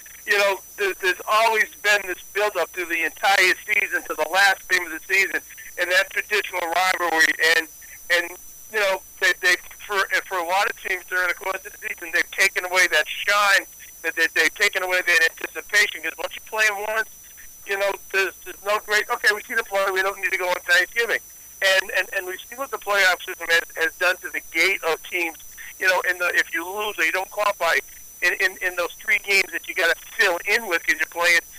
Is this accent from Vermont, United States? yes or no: no; Lynn, Massachusetts, United States; You know, growing up in Lynn